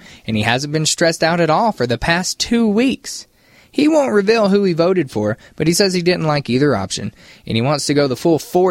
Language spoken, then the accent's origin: English; Artesia, New Mexico, United States; Artesia is known for its oil. My hometown, so maybe an oily smell.